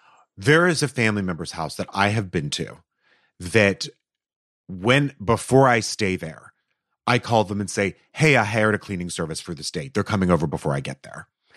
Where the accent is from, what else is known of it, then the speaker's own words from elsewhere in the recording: Canada; My mom is from Japan. I was raised in Canada.